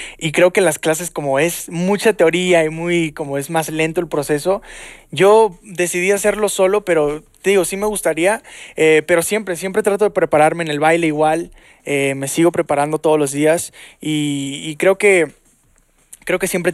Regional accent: Los Angeles, California, United States; born there; Yo nací en Los Ángeles, en la ciudad de Los Ángeles, porque ahí vivían mis papás al trabajo

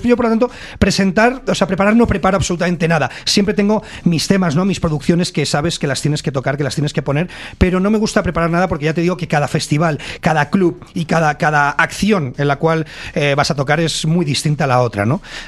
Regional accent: Madrid, Community of Madrid, Spain; Bueno, pues yo soy de España, exactamente de la ciudad de Madrid. Y bueno, pues de ahí vengo con mi música, sí señor.

